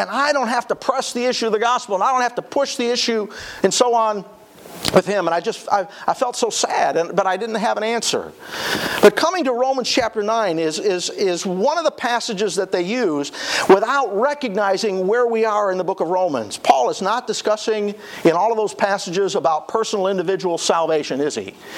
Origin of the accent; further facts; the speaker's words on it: Genoa City, Wisconsin, United States; he attended a little Bible church just a little bit south of where I grew up in Genoa City.